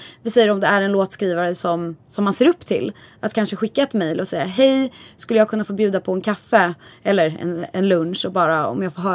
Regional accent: Stockholm, Stockholm County, Sweden; now in Los Angeles, United States; att man träffas här i LA och plötsligt har man jättemycket gemensamt. Man skulle aldrig träffa dem hemma i Stockholm.

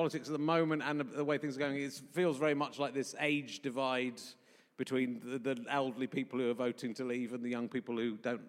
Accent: Yorkshire and the Humber, United Kingdom; born there; I was born in Yorkshire, so that's

